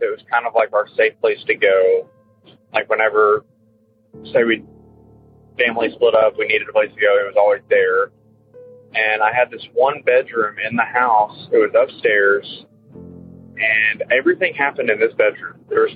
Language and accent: English; Texas, United States; I'm from Texas.